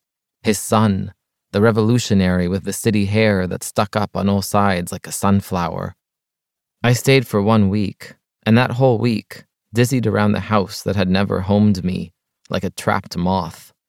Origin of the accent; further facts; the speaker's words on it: Shubrakhit, Beheira, Egypt; English is a second language; I was born and raised in Shubrakhit Beheira, a small farming village of mulberry trees and bicycles, kite wars, stacks of rice grass piled 3 stories high, 90 kilometers from Alexandria.